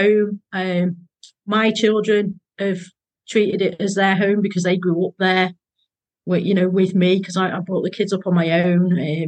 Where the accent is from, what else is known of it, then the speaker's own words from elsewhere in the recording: Bolton, North West England, United Kingdom; So I was born in Bolton. It was Townleys back then. My parents lived in Little Lever. We left there when I was three, I think.